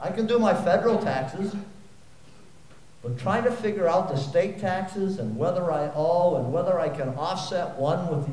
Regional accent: Plymouth, New Hampshire, United States; I am from Plymouth right here. I own the Deer Farm, slightly south of Plymouth here.

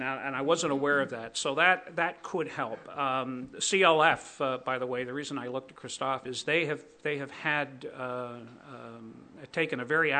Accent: Connecticut, United States; I am from Connecticut.

